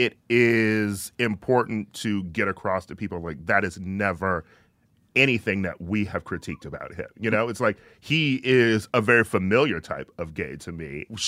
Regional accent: Midwest, United States; He's from the Midwest. I'm from the Midwest.

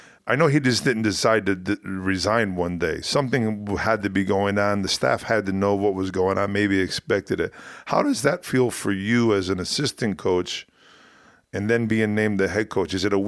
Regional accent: United States; me being an American guy

